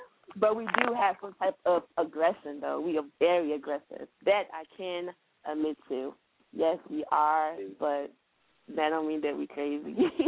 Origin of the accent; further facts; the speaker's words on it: Atlanta, Georgia, United States; also born or lived in Liberia; Okay, well, I was born in I was born in West Africa, Liberia. But I was Atlanta, Georgia.